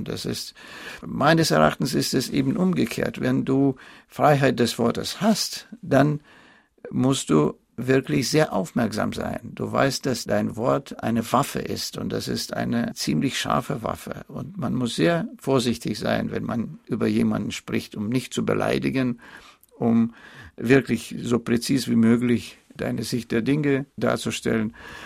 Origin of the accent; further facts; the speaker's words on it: Russia; now in Germany; Gleichzeitig ist die Verbreitung des Internets in Russland, konkret in meinem Fall, so in meiner Heimat, kam zusammen mit der politischen Entfesselung und Eröffnung.